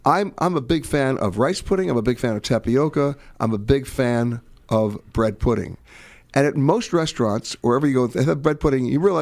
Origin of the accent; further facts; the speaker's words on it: New York City, New York, United States; I grew up in Manhattan and New York, city of neighborhoods